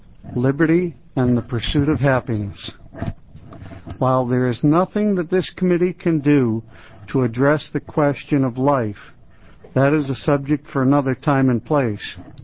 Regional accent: Eugene, Oregon, United States; I'm from Eugene.

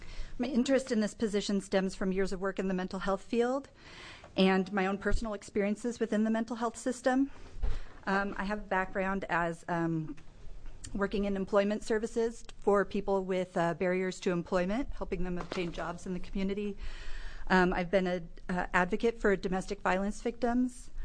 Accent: Eugene, Oregon, United States; I'm from Eugene, Oregon.

